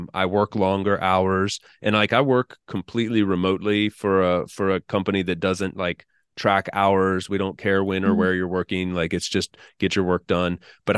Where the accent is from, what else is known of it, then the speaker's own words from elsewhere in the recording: North Carolina, United States; moved away; I grew up in North Carolina, but a lot of my extended family's in South Florida